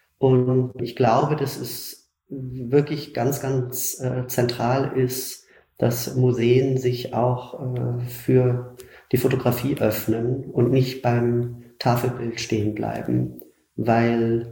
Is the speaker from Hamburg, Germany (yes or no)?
yes; Hamburg, Germany; ich bin in Hamburg aufgewachsen